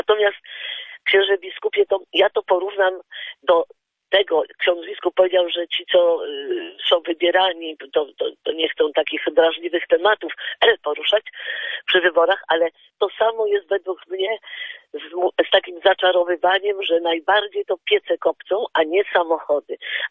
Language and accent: Polish; Warsaw, Masovian Voivodeship, Poland; jestem też z Warszawy i też obserwuję to wszystko